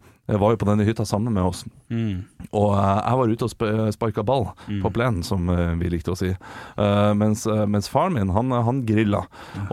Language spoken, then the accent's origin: Norwegian; Nordland, Norway; Jeg er jo fra Nordland, det må jeg jo bare innrømme.